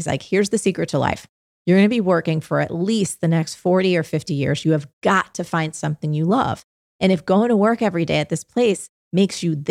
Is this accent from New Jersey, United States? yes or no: yes; New Jersey, United States; Yeah. I grew up in New Jersey, like you did.